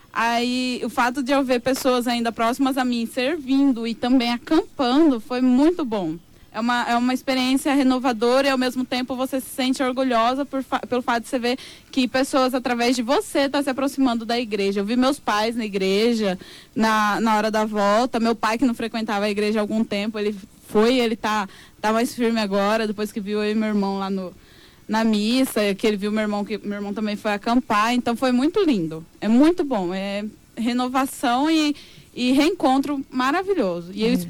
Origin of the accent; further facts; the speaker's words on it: Jardim, Mato Grosso do Sul, Brazil; now in Dourados, Brazil; Eu sou de Jardim, mas eu resido aqui em Dourados faz 5 anos já.